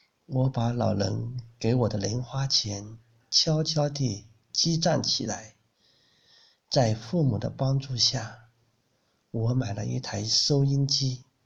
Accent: Shangrao, Jiangxi, China; 我是来自江西上饶的

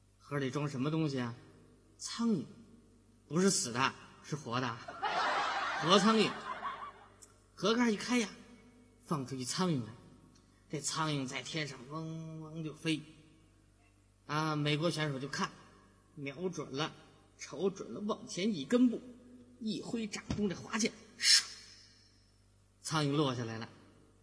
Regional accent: Xi'an, Shaanxi, China; now in Guangdong, China; 我从西安来到广东啊，

